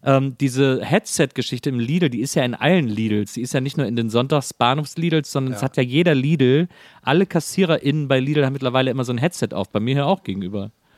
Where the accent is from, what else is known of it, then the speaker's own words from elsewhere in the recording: Bonn, North Rhine-Westphalia, Germany; Also erstmal schöne Grüße in meine Heimat, in meine Geburtsstadt, Bokelbergstadt Bonn.